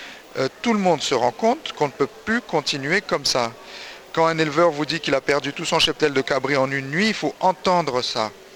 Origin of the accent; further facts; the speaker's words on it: Guadeloupe, France; vétérinaire. Je viens de Guadeloupe